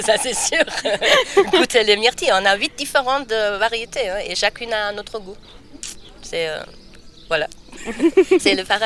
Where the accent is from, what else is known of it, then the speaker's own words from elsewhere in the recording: Germany; French is a second language; also born or lived in Alsace; now in France; Moi, je suis allemande. Ah, ça s'entend, hein?